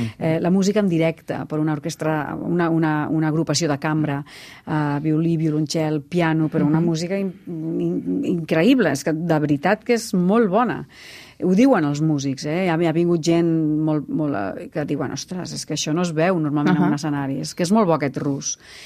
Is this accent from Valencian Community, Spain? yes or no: no; Catalonia, Spain; els tres som actors catalans que estem treballant a Madrid sempre